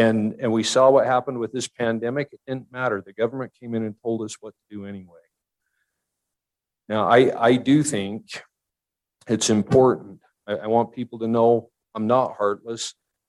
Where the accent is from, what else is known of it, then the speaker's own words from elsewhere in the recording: Evanston, Wyoming, United States; from Evanston, Wyoming, and I am glad to be here with you today.